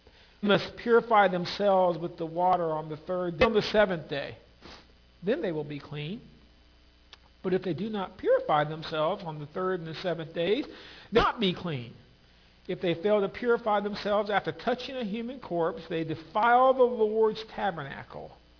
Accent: United States; I'm an American. I'm free.

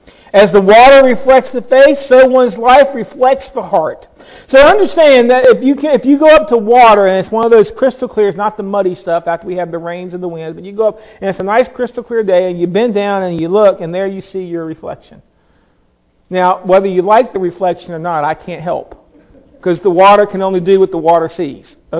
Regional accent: Lynchburg, Virginia, United States; Now, I'm from Lynchburg. I understand granite.

